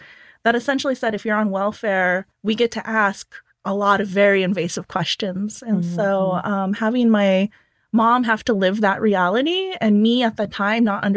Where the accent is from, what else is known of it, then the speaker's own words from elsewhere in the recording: Tucson, Arizona, United States; it really did make me look at my hometown differently. So like people say Tucson is a border town, isn't a border town. We're kind of both, right?